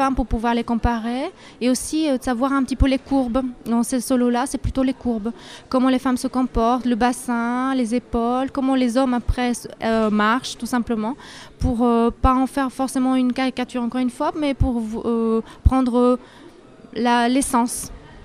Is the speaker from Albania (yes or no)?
yes; Albania; Je suis d'origine albanaise, effectivement. Je suis née en Albanie, donc j'ai passé toute ma jeunesse.